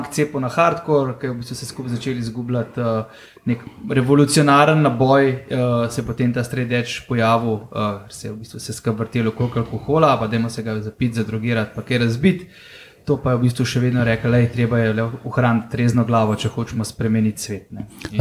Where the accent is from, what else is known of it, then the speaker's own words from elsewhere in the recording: Ljubljana, Slovenia; Zato, ker sem bil pač mulc, zato, ker smo bili iz Ljubljane